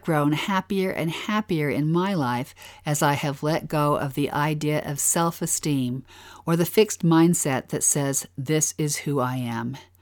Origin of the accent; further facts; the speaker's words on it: Utah, United States; accent: Utah; This is where my Utah accent shows up.